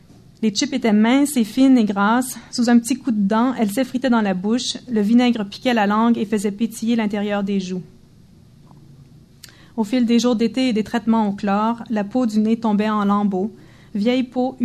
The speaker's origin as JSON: {"language": "French", "region": "Ontario", "country": "Canada", "also_born_or_lived": "United States / England", "said": "je suis franco-ontarienne, je suis pas québécoise. Enfin, à l'origine. Et étant franco-ontarienne, on a un rapport différent à la langue française, je pense, même si mes parents étaient québécois, bon, tout ça. Et après, je suis passée par les États-Unis, l'Angleterre"}